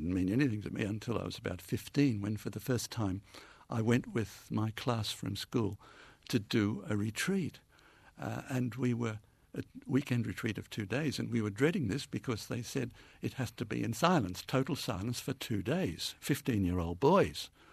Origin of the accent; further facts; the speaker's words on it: Australia; I wanted to stay in Australia. I mean, I'm an Australian through and through. My parents were born in Australia. All my 4 grandparents were born in Australia